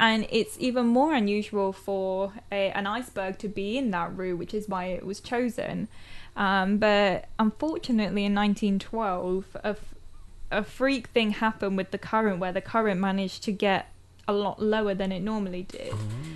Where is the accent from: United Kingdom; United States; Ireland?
Ireland; I'm Irish.